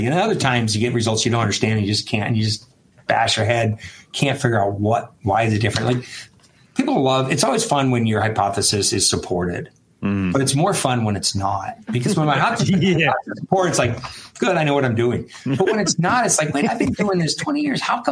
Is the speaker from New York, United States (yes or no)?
yes; New York City, New York, United States; born there; I was born in New York City.